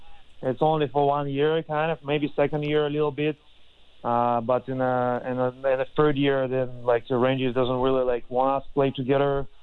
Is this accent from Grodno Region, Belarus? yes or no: no; Minsk, Belarus; I'm in my hometown in Minsk